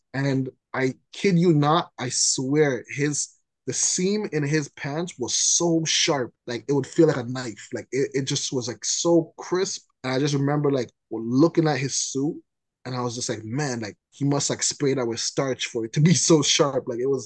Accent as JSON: {"language": "English", "country": "Canada"}